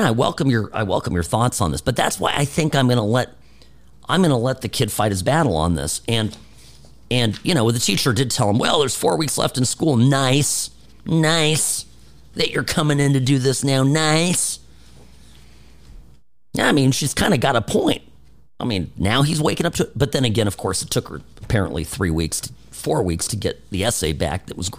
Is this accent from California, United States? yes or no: yes; Irvine, California, United States; a lot, frankly, of my teachers growing up in Irvine Public Schools in California were nuts, okay?